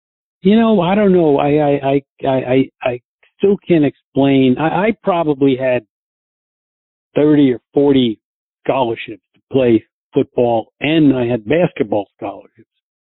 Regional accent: New Jersey, United States; also born or lived in New York City; I was born in New York City, and I moved to right across the George Washington Bridge to New Jersey, which is where I went to all my schooling

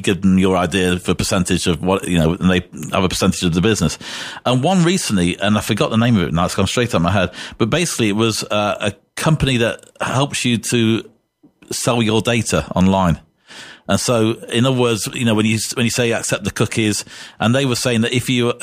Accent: United Kingdom; And I, as a British person, was really surprised how much it would cost to maybe just have a broken arm in the US

